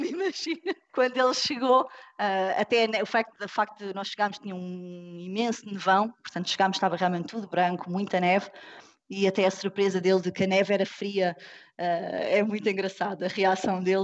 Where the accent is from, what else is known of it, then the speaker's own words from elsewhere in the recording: Portugal; Portanto, eu sou portuguesa, mãe portuguesa, pai português